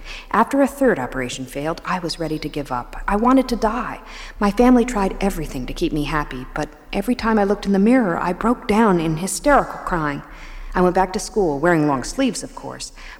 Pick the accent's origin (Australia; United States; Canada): United States; Greenwich, Connecticut; I grew up in Greenwich, Connecticut, in a wonderful family environment.